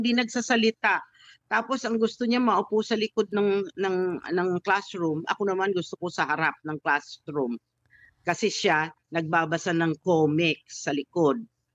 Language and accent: Tagalog; Iloilo, Western Visayas, Philippines; So sa Iloilo ako lumaki ng elementary.